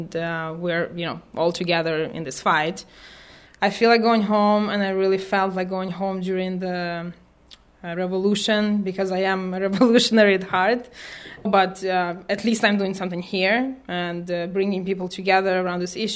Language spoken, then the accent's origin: English; Kyiv, Ukraine; moved away as an adult; now in United States; I'm from Kyiv, Ukraine. I came here on August 5th, 2005. I was 19.